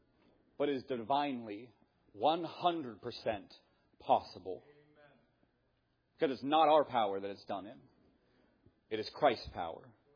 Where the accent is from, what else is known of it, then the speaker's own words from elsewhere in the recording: Pennsylvania, United States; now in Ohio, United States; I'm from Pennsylvania. And this makes me laugh so much. Because when I was in Pennsylvania, you know what we would say?